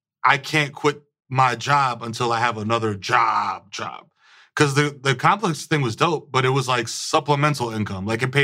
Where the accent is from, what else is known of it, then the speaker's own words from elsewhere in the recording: Bronx, New York, United States; And then, like, if you take away that veneer mm-hmm. of, like, yo, we're from the Bronx.